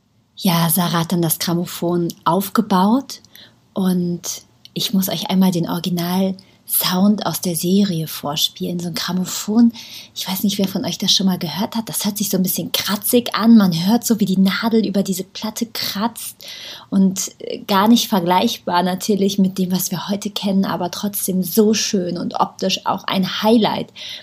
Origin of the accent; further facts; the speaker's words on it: North Rhine-Westphalia, Germany; Ich habe damals als Kind in der Nähe von Bonn gewohnt. Das war ja die Bundeshauptstadt, dann zwar nicht mehr